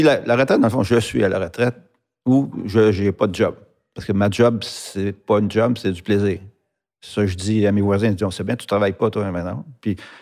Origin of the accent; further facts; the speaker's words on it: Sainte-Anne-des-Plaines, Quebec, Canada; Moi, je viens de Saint-Anne-des-Plaines, la couleur de la ville.